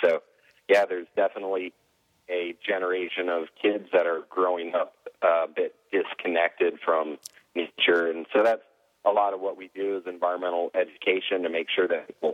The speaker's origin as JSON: {"language": "English", "region": "Virginia", "country": "United States", "tie": "born or raised there", "said": "I grew up in Northern Virginia, and Northern Virginia, right outside of Washington, D.C., the suburbs are definitely expanding."}